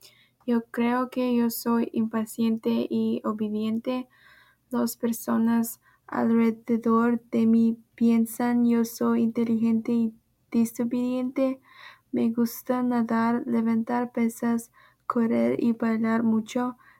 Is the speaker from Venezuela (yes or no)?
no; California, United States; Spanish is a second language; Yo soy de California, pero yo soy asiática. Tengo 17 años y mi cumpleaños es el 18 de enero del año 2002.